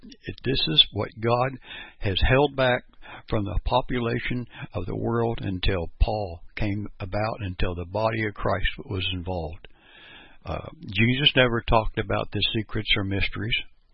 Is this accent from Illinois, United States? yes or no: no; Perry, Kansas, United States; I'm from Perry, Kansas